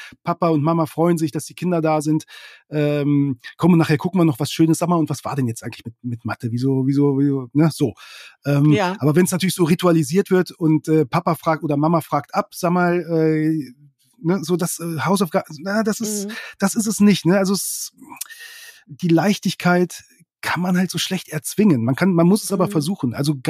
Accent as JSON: {"language": "German", "region": "Lower Saxony", "country": "Germany", "said": "ich komme aus Niedersachsen."}